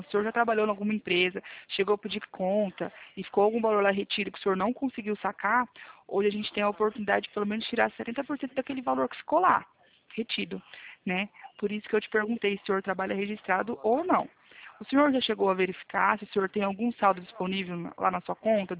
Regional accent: Presidente Prudente, São Paulo, Brazil; Presidente Prudente.

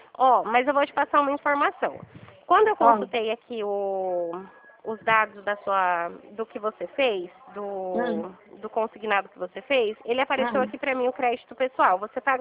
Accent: São Paulo, Brazil; Sim, eu sou de São Paulo, estou em São Paulo.

